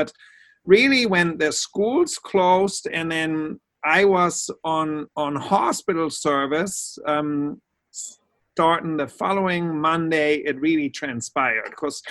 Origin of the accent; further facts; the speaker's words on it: North Rhine-Westphalia, Germany; also born or lived in Buffalo, New York; now in New Orleans, United States; I was actually born in Buffalo, New York, but then grew up in Germany near Düsseldorf. That's where I grew up.